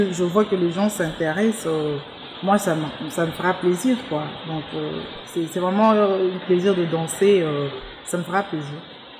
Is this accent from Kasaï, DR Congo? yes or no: yes; Kasaï, DR Congo; Parce que moi, je suis du Congo, mais précisément du Kasaï.